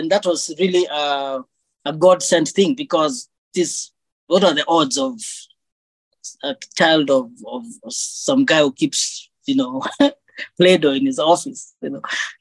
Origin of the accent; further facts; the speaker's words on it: Nyeri, Nyeri County, Kenya; I grew up in Nyeri Primary School in the compound, and Nyeri Primary School was a former colonial school.